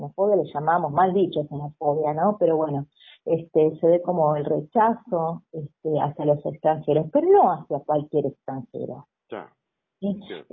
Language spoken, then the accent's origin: Spanish; Argentina; De la idea de que nosotros somos, Argentina es hijo, somos todos hijos de inmigrantes llegados de los barcos